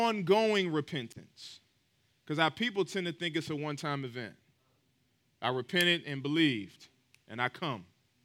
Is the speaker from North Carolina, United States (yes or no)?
yes; Raleigh, North Carolina, United States; I'm from Raleigh, so we're flying to RDU.